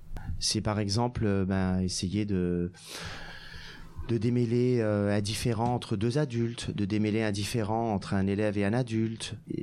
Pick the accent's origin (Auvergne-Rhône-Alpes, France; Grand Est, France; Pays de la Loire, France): Grand Est, France; Alors moi, je suis originaire de la Moselle. Donc c'est le nord-est de la France.